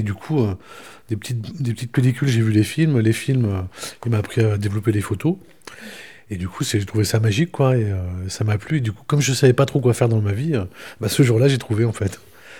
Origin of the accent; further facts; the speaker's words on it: Algeria; born there; je suis né en Algérie dans les années 70, enfin en 70.